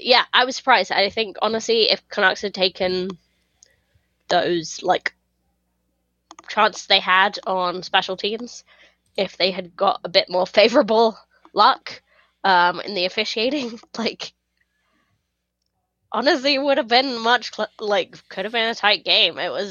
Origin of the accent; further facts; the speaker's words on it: United Kingdom; I think I'm too British or something.